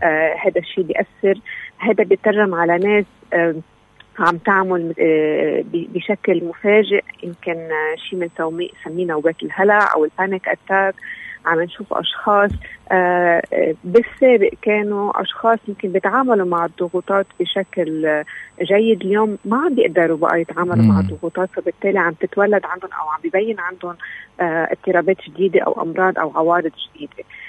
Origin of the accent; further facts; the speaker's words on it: Lebanon; نحن كلبنانيين لنا 11 شهر عايشين بهذا الوضع